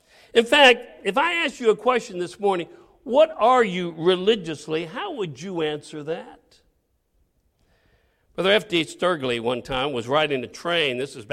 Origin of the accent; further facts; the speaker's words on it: Aurora, Colorado, United States; And I grew up in Aurora, Colorado, which is a suburb of Denver.